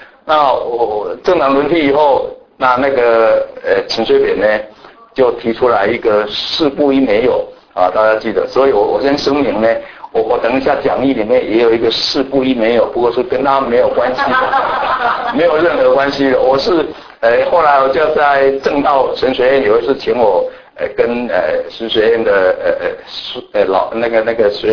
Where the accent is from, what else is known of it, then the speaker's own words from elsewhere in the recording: Yanshui, Tainan, Taiwan; 因为我是台湾南部出来的，我是长在那个拜火乡最厉害的港珠雅盐水镇，那个是我从小就在那里看着放风炮长大的，每一个庙我就住在庙的旁边啊